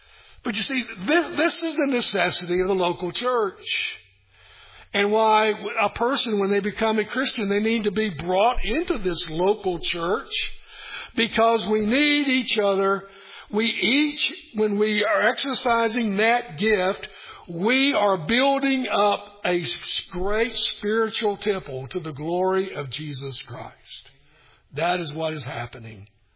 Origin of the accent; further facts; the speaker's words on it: Kingsport, Tennessee, United States; In my hometown of Kingsport, Tennessee, I painted a neighbor's house